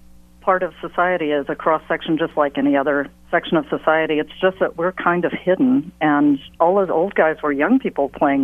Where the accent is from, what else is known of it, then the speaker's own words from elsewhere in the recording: North Carolina, United States; also born or lived in Austria; Oh, well, my family lived in Austria when I was a child, so I was exposed to a lot of music. And I'm from North Carolina.